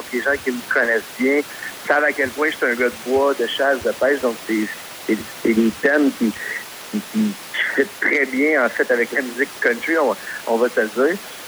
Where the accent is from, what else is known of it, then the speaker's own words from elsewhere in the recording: Berthierville, Quebec, Canada; Moi, dans le fond, je viens de Berthierville, donc j'ai toujours habité là.